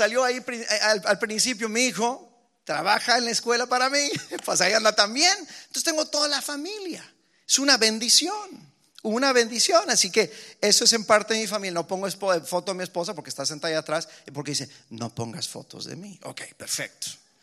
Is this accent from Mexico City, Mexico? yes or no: no; Monterrey, Nuevo León, Mexico; yo crecí en Monterrey, en donde la vida es muy competitiva